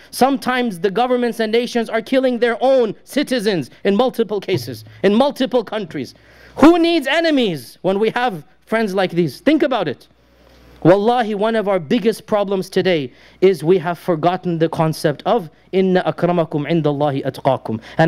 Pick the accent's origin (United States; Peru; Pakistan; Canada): Pakistan; because I'm from that place, I don't mind saying this, I am Pakistani first and Muslim second.